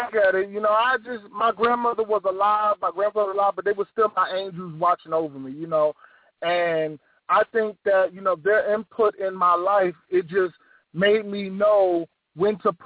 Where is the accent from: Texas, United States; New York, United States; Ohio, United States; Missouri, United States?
New York, United States; Brooklyn; that was the attitude growing up in Brooklyn for, I think, all the children, because you're not guaranteed life.